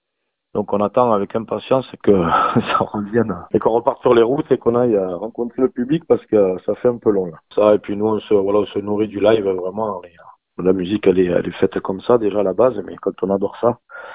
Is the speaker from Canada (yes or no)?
no; France; c'est vrai que je suis quand même à la base, je suis français, donc c'est quand même un peu logique d'amener des titres en français